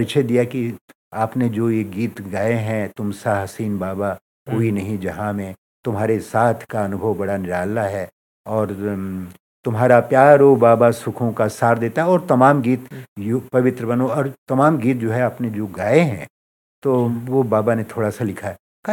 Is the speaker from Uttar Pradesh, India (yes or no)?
yes; Sultanpur, Uttar Pradesh, India; वहाँ के यूपी में, मैं सुल्तानपुर का रहने वाला हूँ